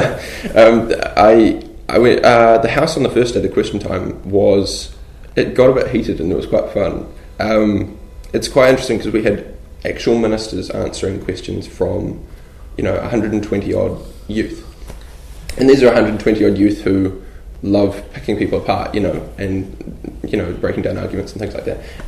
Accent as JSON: {"language": "English", "town": "Whanganui", "region": "Manawatū-Whanganui", "country": "New Zealand", "tie": "born or raised there", "lives_now": "Wellington, New Zealand", "said": "and I'm from Whanganui originally. Grew up there, and then now I've moved to Wellington to study law and commerce."}